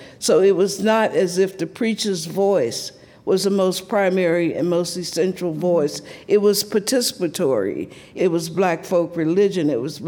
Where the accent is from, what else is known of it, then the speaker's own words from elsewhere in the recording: Columbus, Georgia, United States; So as a little black girl growing up in the South, I was deeply influenced by this black folk religion.